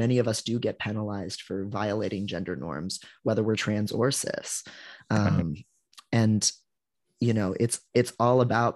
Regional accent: Ohio, United States; And I was a teenager in Ohio and I saw, a gay marriage ban get passed in my home state.

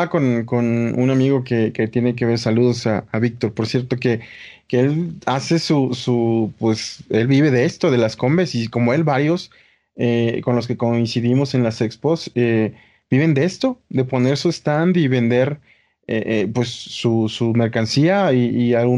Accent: Puerto Rico; Ya ni porque somos de Puerto, ¿verdad? Aguantamos.

